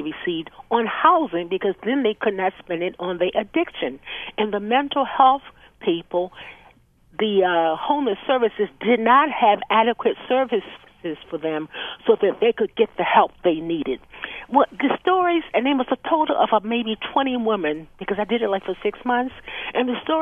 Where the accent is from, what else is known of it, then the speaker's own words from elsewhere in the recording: Hawaii, United States; Yes. I'm originally from Hawaii.